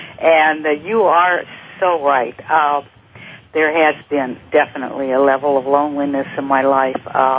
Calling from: Cleveland, Ohio, United States

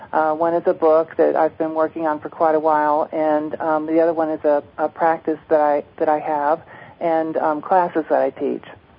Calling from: Arizona, United States; I'm in the White Mountains, eastern Arizona.

